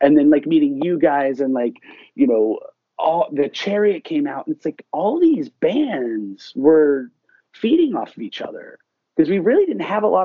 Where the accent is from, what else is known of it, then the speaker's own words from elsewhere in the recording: Florida, United States; To put it frankly, we're all kids from Florida.